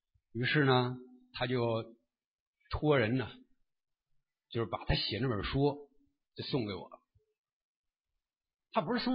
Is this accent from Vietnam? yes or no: no; Beijing, China; 大家知道我是从北京来的啊，我在六年前的时候呢，我在北京的时候